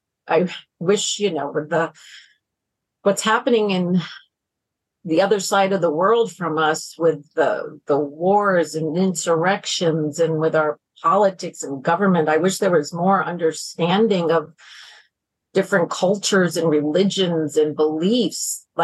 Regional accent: New York, United States; now in Boston, United States; growing up in New York, I was a Jets fan, a Yankee fan, a Rangers fan.

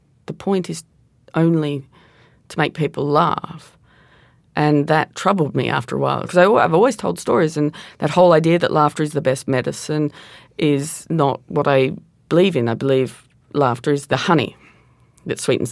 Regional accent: Tasmania, Australia; I'm a larger woman. I'm from Tasmania, which is the small state in Australia. And I'm a lesbian.

